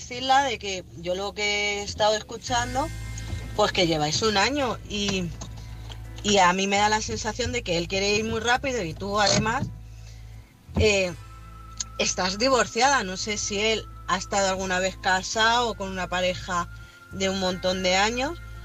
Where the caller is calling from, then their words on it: Madrid, Community of Madrid, Spain; de Madrid.